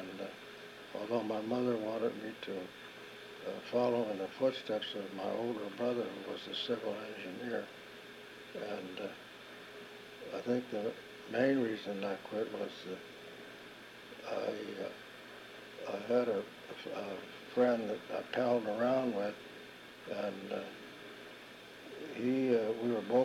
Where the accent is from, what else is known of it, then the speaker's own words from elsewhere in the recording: Los Angeles, California, United States; so I was born on East 3rd Street between Los Angeles and Main Street. And the first school that my mother took me to was a Catholic school on the corner of 2nd Street and Los Angeles Street.